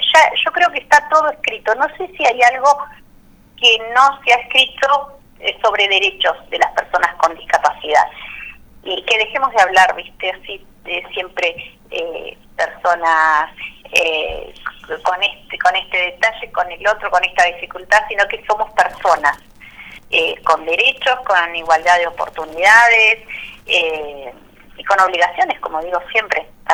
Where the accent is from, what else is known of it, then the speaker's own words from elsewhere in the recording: Chos Malal, Neuquén, Argentina; No, acá en Chosmalal, autoconvocados Chosmalal, somos solamente personas de Chosmalal.